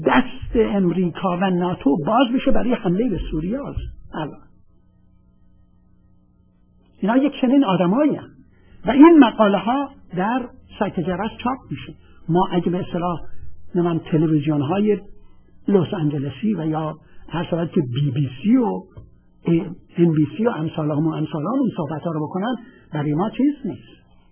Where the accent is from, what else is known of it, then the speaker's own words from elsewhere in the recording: Iran; moved away; موقعی که من از ایران اومدم بیرون